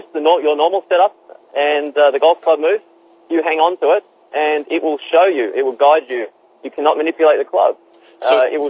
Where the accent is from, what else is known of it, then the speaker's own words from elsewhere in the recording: Australia; now in United States; I'm from Australia originally. I've moved to the United States.